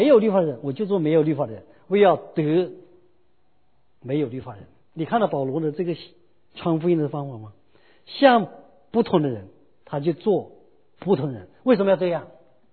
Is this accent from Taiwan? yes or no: no; China; 你像大陆来的，我是大陆来的